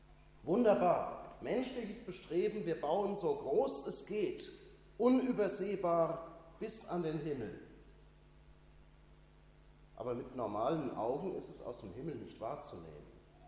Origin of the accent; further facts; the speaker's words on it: Frankfurt am Main, Hesse, Germany; Aufgewachsen bin ich in der Gegend von Frankfurt am Main.